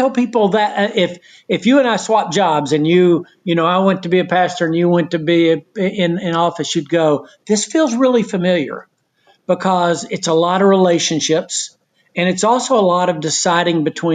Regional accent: Knoxville, Tennessee, United States; I'm from Knoxville, Tennessee.

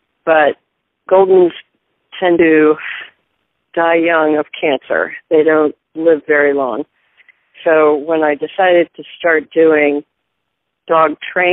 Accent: Marietta, Ohio, United States; also born or lived in Defiance, Ohio / Williamstown, West Virginia; So I was born in Defiance, Ohio, but by the time I was 2-3 years old, we were in Marietta. And so I grew up mostly in the Marietta, Ohio, Williamstown, West Virginia area.

